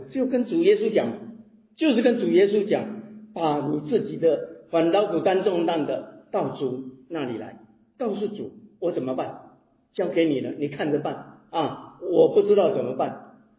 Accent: Taiwan; 用我们台湾人在讲的，孩子生了孩子我就叫成功了

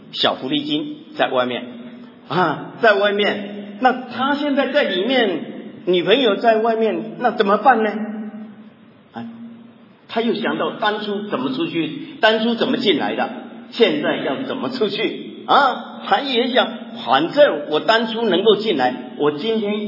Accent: Taiwan; 我们台湾话有一句话哈，我不知道国内有没有这句话

